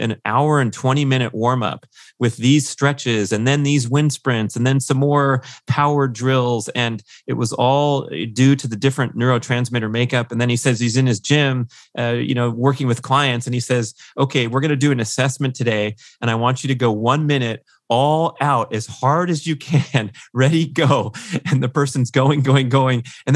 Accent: Sacramento, California, United States; I said, oh yeah, yeah, I'm from Sacramento.

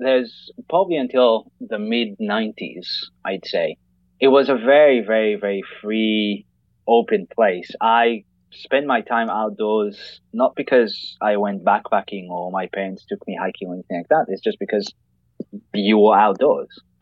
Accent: Israel; moved away as an adult; Well, I was born and raised in Israel, kind of in Israel of the 80s and 90s, which is for Americans means the 60s and 70s, kind of really laid back country

